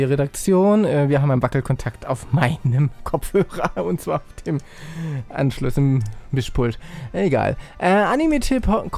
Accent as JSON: {"language": "German", "region": "Hamburg", "country": "Germany", "said": "Ich bin Hamburger, mir ist es egal."}